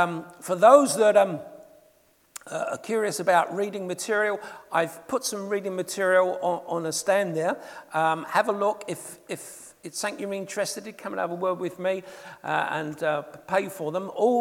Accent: England, United Kingdom; accent: English; now in New Zealand; as you might tell with my accent, I'm a POM. I've been living in New Zealand for the last 20-odd years.

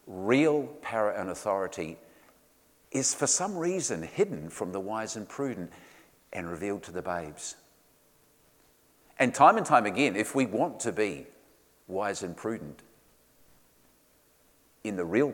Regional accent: Ashburton, Canterbury, New Zealand; I grew up in Ashburton, small farming town, and you probably heard far too many Ashburton anecdotes

